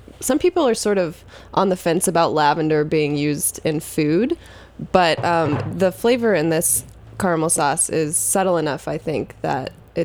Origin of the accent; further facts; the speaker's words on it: Texas, United States; I'm from Texas. We don't play around with heat down there.